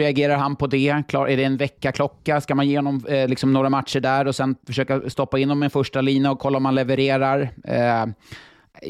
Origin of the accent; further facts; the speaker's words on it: Huddinge, Stockholm County, Sweden; vi är båda uppvuxna i Huddinge